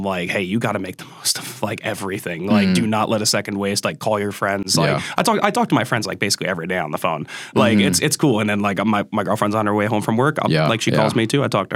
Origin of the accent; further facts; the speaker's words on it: Northeast, United States; Like, and we grew up in the Northeast. Like, we get it.